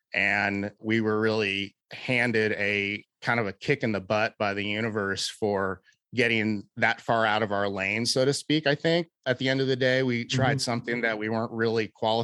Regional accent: Cincinnati, Ohio, United States; I am from Cincinnati, Ohio, at East Side suburbs, went to all guys Catholic high school in Cincinnati.

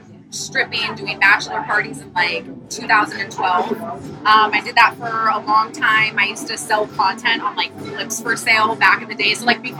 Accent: Berkeley, California, United States; I grew up in Berkeley. Like, I grew up around lots of tattoos, piercings, crazy colored hair.

